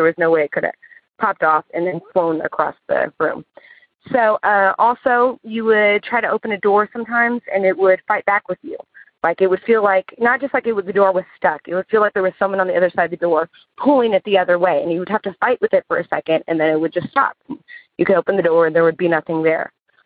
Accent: Houston, Texas, United States; Hi, Tony and Jenny. … I'm from Houston, Texas.

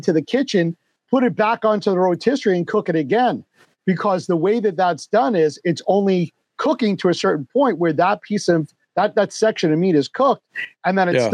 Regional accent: New York, United States; growing up in the New York area, going to Newark, getting the Portuguese food

